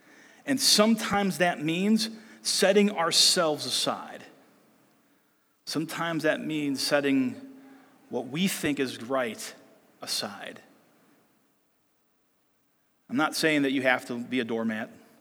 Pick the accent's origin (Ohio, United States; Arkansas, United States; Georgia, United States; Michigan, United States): Ohio, United States; Brunswick; I grew up in Cleveland. Brunswick's my hometown.